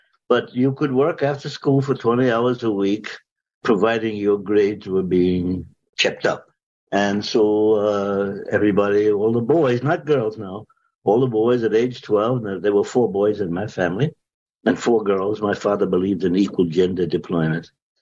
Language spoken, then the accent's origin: English; New York City, New York, United States; I was born in New York City. 1925. You don't have to do the math. I'm 97 years old, but I'm still active. I went to school at PS22, Richmond on Staten Island.